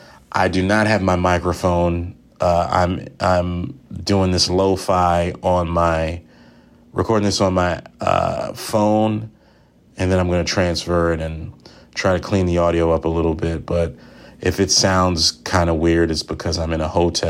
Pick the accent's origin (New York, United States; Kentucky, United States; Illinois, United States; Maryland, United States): Maryland, United States; It's a part of my life, and I'm from Maryland and all of that, you know, so it sucks, man.